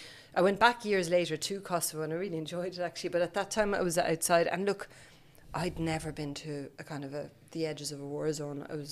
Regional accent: France; first language French; also born or lived in Sweden; now in Cork, Ireland; I was born in Sweden and then I grew up in France, but I feel like I'm from Cork in lots of ways. My dad's from Cork.

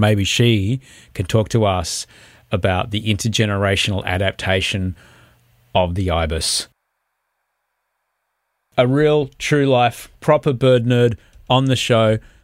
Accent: Brisbane, Queensland, Australia; because I grew up in Brisbane.

